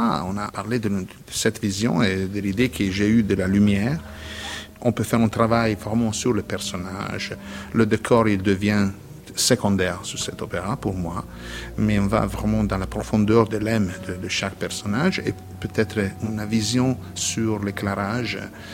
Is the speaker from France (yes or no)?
no; Italy; Je suis italien et je viens de dans une tradition d'un pays qui fait de l'opéra vraiment un héritage très important